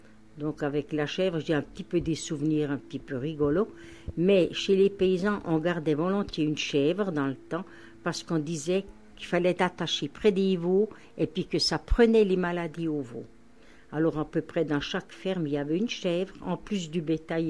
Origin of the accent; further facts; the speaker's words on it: Rouge-Terre, Jura, Switzerland; mais j'étais une fille vermeille. Je suis née au Rouge-Terre le 1er mars 1926 et j'ai fait toutes mes écoles, les 7 années, premièrement, les 7 premières années à l'école au Rouge-Terre, puis la 8e année au pensionnat des Ursulines à Porrentruy.